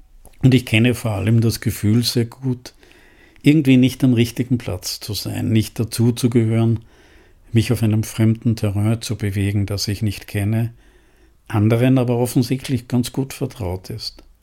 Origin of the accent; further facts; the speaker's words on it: Tyrol, Austria; Ich bin in Tirol aufgewachsen